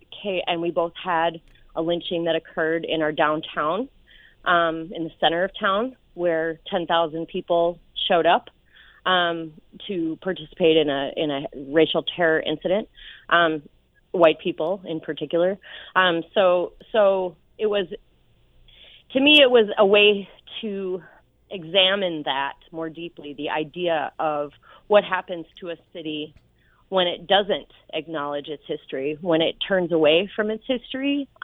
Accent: Illinois, United States; Well, for me, I'm from Illinois, first of all

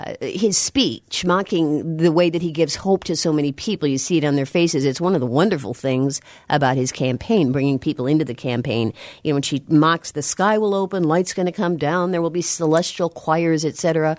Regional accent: Illinois, United States; maybe this is just me speaking because I'm from Illinois and I love Abraham Lincoln

